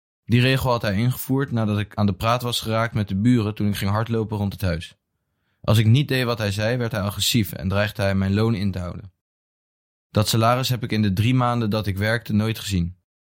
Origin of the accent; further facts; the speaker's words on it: Bulgaria; Dutch is a second language; Ik ben opgegroeid in Bulgarije, waar ik een hele normale, rustige jeugd had.